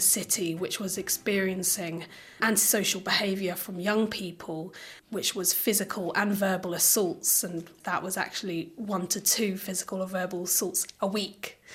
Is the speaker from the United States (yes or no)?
no; South East England, United Kingdom; I come from the Isle of Wight, so very rural place going into a very urban place.